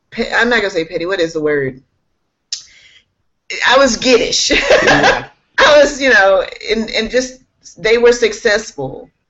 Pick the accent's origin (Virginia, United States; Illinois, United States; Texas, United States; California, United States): Texas, United States; I'm originally from Texas. So I came back home, and I jumped right in, started at a charter school